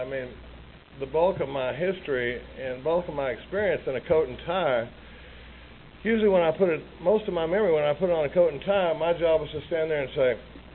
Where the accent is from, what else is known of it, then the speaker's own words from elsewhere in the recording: Dallas, Texas, United States; I like to qualify. I grew up in Dallas, Texas. I come from a really normal family.